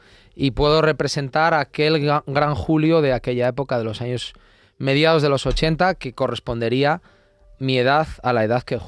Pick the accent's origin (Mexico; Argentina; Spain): Spain; Salamanca, Castile and León; en mi tierra, en Salamanca